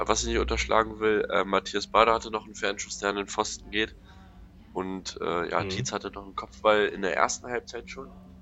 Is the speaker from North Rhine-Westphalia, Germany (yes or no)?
yes; Bielefeld, North Rhine-Westphalia, Germany; Und also als Bielefelder hätte ich Besen gefressen an dem Tag.